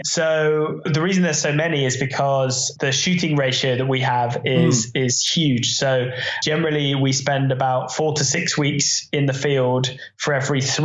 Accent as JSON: {"language": "English", "town": "Reading", "region": "South East England", "country": "United Kingdom", "tie": "born or raised there", "said": "When I was in my early teens, I grew up near Reading, and I started to really get into the wildlife that was near to me."}